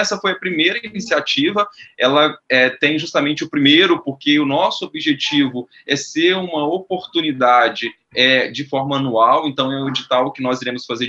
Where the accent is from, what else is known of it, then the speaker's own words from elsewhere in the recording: Brazil; enquanto brasileiro